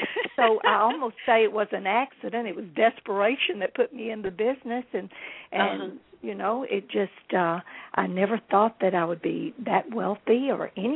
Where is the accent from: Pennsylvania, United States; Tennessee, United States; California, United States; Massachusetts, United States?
Tennessee, United States; Nashville; I was born in Nashville, and you know, you don't meet many people that are that live here, that actually live in Brentwood, which is a suburb of Nashville. But I mean, I was born here.